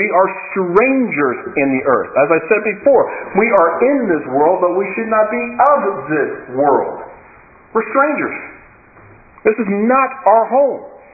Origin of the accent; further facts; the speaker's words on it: United States; born there; also born or lived in Canada; I was born in the United States, so I'm an American citizen by birth.